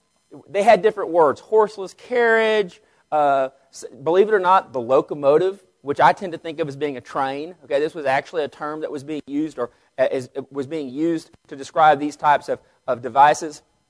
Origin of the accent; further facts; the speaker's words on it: Vernon, Texas, United States; You know, I grew up in Vernon, Texas.